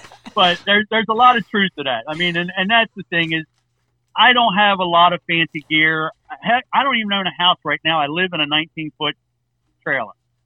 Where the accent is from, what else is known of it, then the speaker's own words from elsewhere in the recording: Maryland, United States; born and raised in Maryland, didn't really leave the state a whole lot until mid-2000s, like 12, 13, when I went to Alaska the first time.